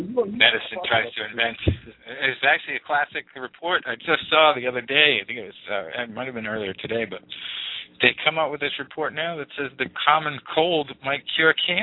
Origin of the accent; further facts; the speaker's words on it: Massachusetts, United States; Freddie Roach, of course, comes from my area where I grew up in Massachusetts.